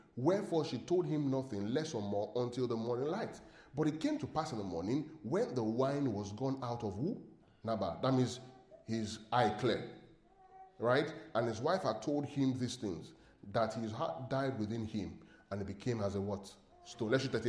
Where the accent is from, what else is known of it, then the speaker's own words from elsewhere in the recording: Ekiti, Nigeria; I swear I'm from Nigeria, I'm from Ekiti, the southwest part of Nigeria.